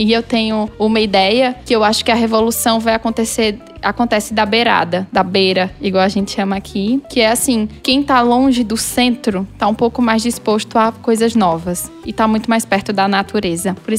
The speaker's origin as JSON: {"language": "Portuguese", "town": "Caruaru", "region": "Pernambuco", "country": "Brazil", "moved": "as an adult", "said": "Sou de Caruaru. Saí de Caruaru aos 22."}